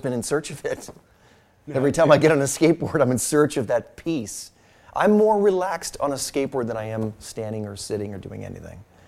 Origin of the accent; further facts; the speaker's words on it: Los Angeles, California, United States; But it was literally like growing up in Los Angeles was like having five or six of the greatest golf courses in one city.